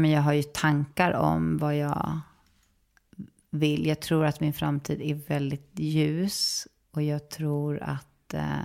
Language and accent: Swedish; Saltsjöbaden, Stockholm County, Sweden; Boteater var en liksom amatörteaterförening i Saltsjöbo där jag växte upp.